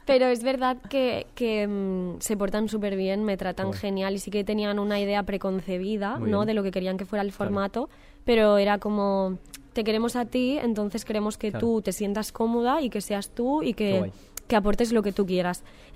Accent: Alcoy, Valencian Community, Spain; pues yo soy de Alcoy.

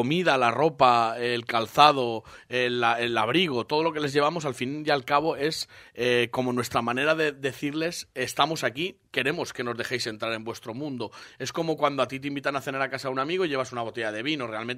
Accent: Burgos, Castile and León, Spain; yo soy de Burgos, en Burgos ya no tengo nada porque mis padres fallecieron

